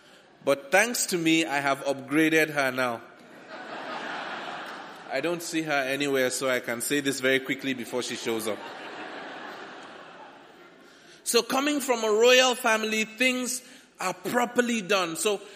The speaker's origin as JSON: {"language": "English", "country": "Nigeria", "said": "unfortunately for me, I'm from Nigeria"}